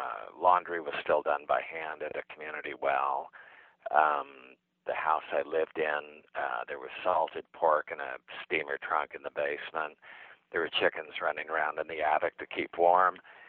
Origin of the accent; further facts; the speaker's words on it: California, United States; I was brought up in the San Francisco Bay Area, very conventional middle-class family.